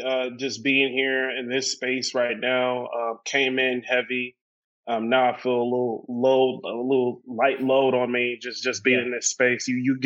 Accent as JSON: {"language": "English", "town": "Sacramento", "region": "California", "country": "United States", "tie": "born or raised there", "said": "I mentioned growing up in South Sac."}